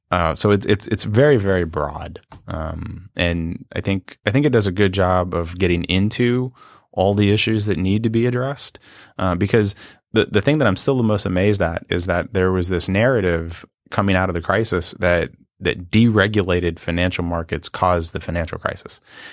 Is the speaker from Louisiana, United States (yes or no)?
yes; New Orleans, Louisiana, United States; I'm from New Orleans. I didn't have to leave